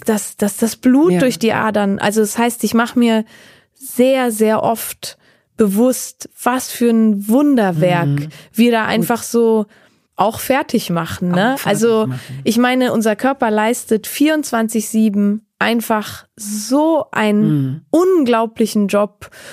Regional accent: Valais, Switzerland; Das Raclette ist bei uns im Wallis ja wirklich, also das ist bei uns so ein Aushängeschild.

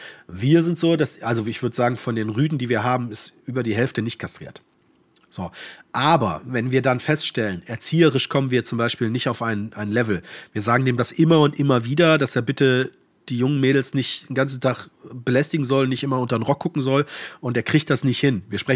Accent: Cologne, North Rhine-Westphalia, Germany; ich bin ja aus Köln.

